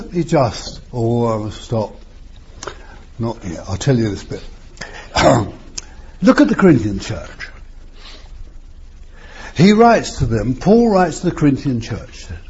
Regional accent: London, United Kingdom; born there; I was born in the East End of London, I couldn't play with them.

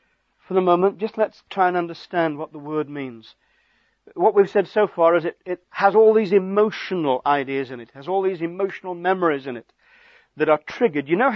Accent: Stoke-on-Trent, West Midlands, United Kingdom; I was raised in Stoke-on-Trent, Smoke-on-Stench, they used to call it, where all the mugs come from.

